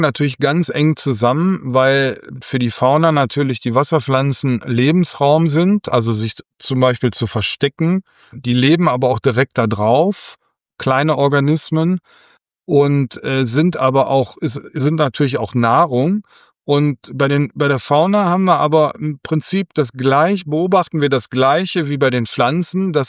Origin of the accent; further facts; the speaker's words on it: North Rhine-Westphalia, Germany; weil ich gebürtiger Niederrheiner bin und am Niederrhein lebe.